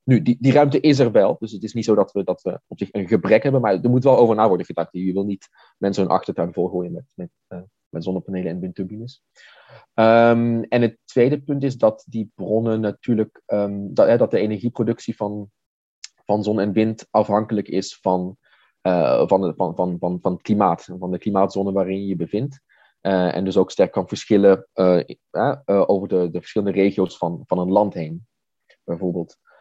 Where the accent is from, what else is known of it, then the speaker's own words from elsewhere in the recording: Netherlands; now in Germany; Ik kom uit Nederland oorspronkelijk.